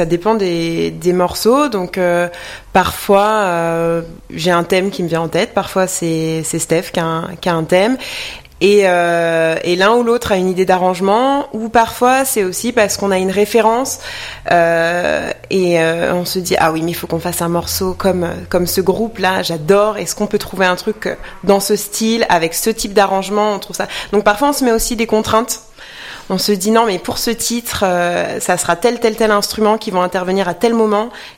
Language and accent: French; Paris, Île-de-France, France; moi, je suis parisienne de naissance et born and raised. Toujours à Paris.